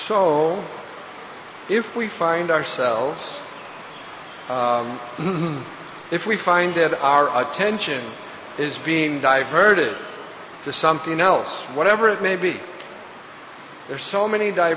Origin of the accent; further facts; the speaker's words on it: St. Louis, Missouri, United States; And then I was from St. Louis.